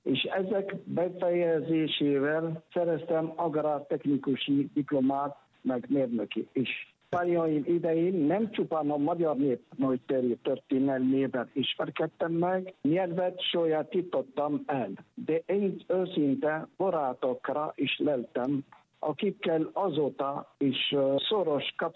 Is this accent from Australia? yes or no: no; Tlemcen, Tlemcen Province, Algeria; Hungarian is a second language; also born or lived in Szeged, Hungary; Algériá Tlemcen nevű városában születtem 1956. március 21. Ma is itt élek algériai feleségemmel és 3 gyerekemmel.